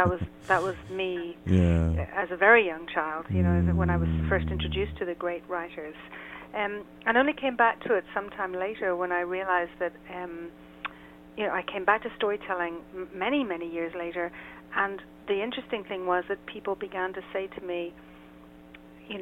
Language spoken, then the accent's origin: English; Ireland; now in Israel; I'm based in Israel. Uh-huh. I'm originally from Ireland, so I'm quite an international, certainly an international sound.